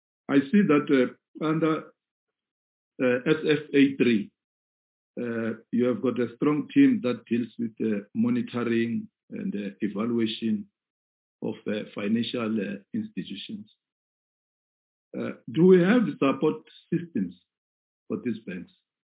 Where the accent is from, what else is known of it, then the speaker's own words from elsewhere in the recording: Limpopo, South Africa; I come from Limpopo in the Vembe region.